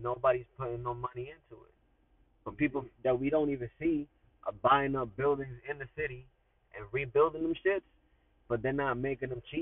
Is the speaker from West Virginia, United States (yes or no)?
no; Lynn, Massachusetts, United States; also born or lived in Salem; I was born in Salem and I was raised in Lynn my whole life.